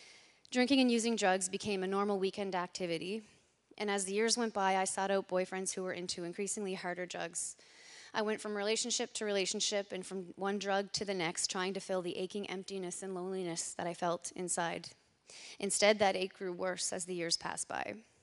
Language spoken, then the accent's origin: English; New Brunswick, Canada; born there; I'm a grateful, restored child of God. I was born in New Brunswick as the youngest in a family of four.